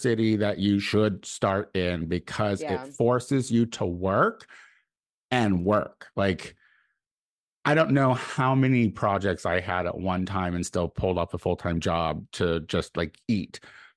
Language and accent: English; Clinton, Illinois, United States; I'm from Clinton, Illinois. That's my hometown, which is 20 minutes from fucking Bloomington.